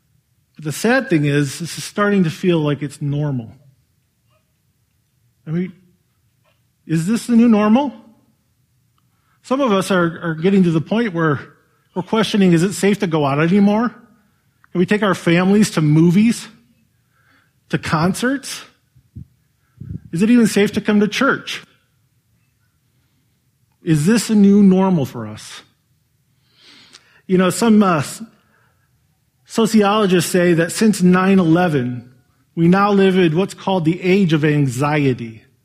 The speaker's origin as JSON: {"language": "English", "town": "Owosso", "region": "Michigan", "country": "United States", "tie": "born or raised there", "also_born_or_lived": "Detroit", "said": "I was born in Detroit, Michigan, but in 1976, my family moved to a small town called Owosso outside of Lansing. That's where I grew up. That's where I graduated high school."}